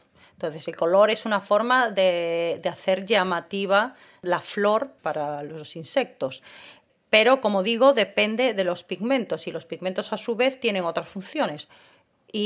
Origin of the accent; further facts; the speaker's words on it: Santiago de Compostela, Galicia, Spain; como se puede apreciar perfectamente en mi acento, no soy sevillana, yo soy gallega, nací y estudié en Santiago, en la Universidad de Santiago de Compostela